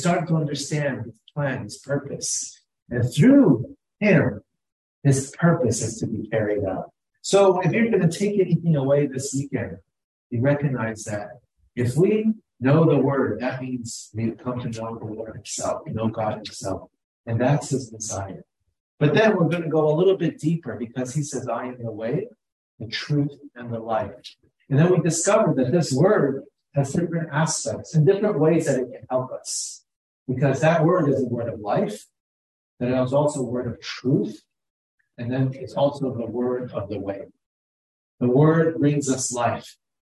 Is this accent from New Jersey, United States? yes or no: yes; New Jersey, United States; And we come from New Jersey. And so we're excited to be here.